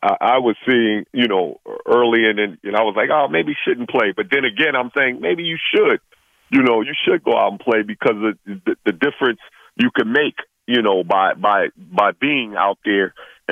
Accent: New York, United States; I'm cool with it because I'm from New York.

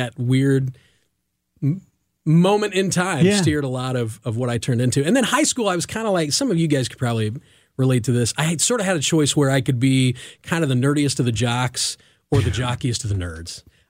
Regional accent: St. Joseph, Missouri, United States; I grew up in St. Joseph, Missouri, little town about 40, 45 minutes north of Kansas City. Good, 60, 65,000 people, but small enough that it felt safe.

